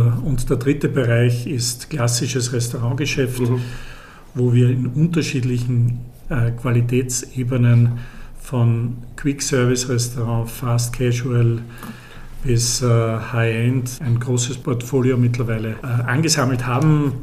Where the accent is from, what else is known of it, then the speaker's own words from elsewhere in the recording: Kirchberg am Wechsel, Lower Austria, Austria; now in Vienna, Austria; Die Metropole Kirchberg am Wechsel, ist ein wunderschöner Ort. Im Wechselgebiet, tolle Umwelt